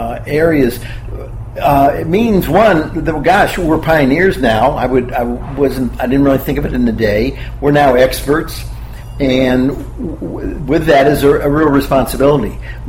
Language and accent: English; Ohio, United States; now in California, United States; When I came out from Ohio, I was interested in my diet and you know, understanding I was a vegetarian for a while.